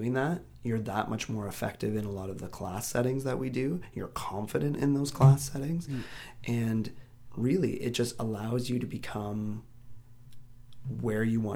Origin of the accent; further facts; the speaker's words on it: Lindsay, Ontario, Canada; For me personally, I find growing up in Lindsay, there's so many businesses that I truly do love in town.